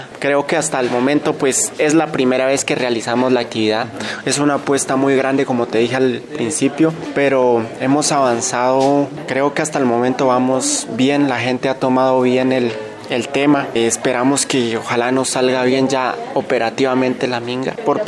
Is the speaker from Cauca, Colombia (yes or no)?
yes; Mosoco, Cauca, Colombia; para nosotros los de reasentamientos que venimos de Mosoco, o como decían ellos, no es Mosoco, es Museuque, ¿cierto?